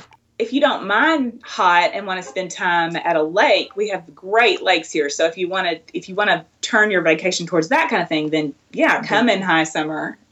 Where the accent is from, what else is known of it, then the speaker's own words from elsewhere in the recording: North Little Rock, Arkansas, United States; Allison and I, we do tend to tell people we're from Little Rock when we're outside, but we're really from North Little Rock